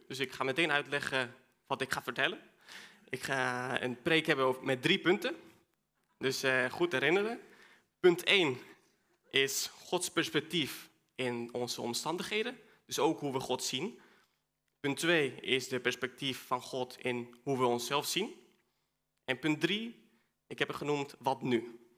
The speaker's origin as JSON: {"language": "Dutch", "country": "Chile", "tie": "born or raised there", "moved": "yes", "lives_now": "Netherlands", "said": "Ik ben 24. Mijn vader is Chileen, mijn moeder Nederlander. Opgegroeid in Chili."}